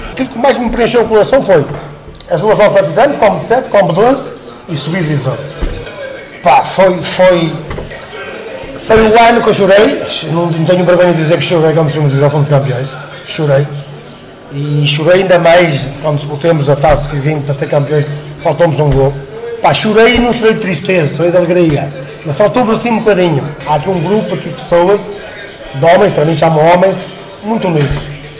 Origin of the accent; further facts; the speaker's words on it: Várzea, Portugal; O clube da minha terra é uma coisa que é minha, que é nossa, que é de Várzea.